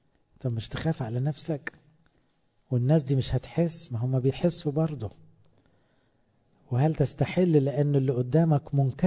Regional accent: Cairo, Cairo Governorate, Egypt; وطبعا احنا عندنا في القاهرة ما بقولكوش بقى على طرة الصيام وعلى الغلاوة

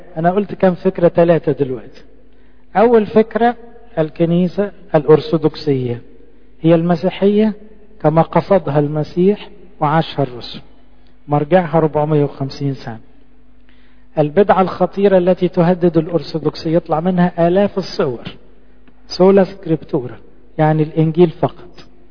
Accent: Egypt; كنا أقباط وكنا أرثوذكس، ميزوا بين دي وبين دي. قبطي دي حتة الهوية، دي احنا مصريين، دي بتاعتنا احنا، نتكلم قبطي

